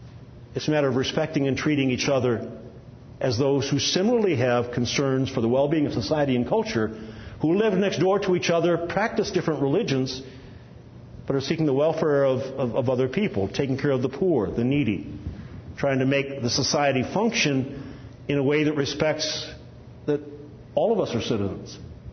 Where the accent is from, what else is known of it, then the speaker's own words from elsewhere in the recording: Illinois, United States; moved away; When I was growing up in the United States, in the Midwest, in Illinois, in a public school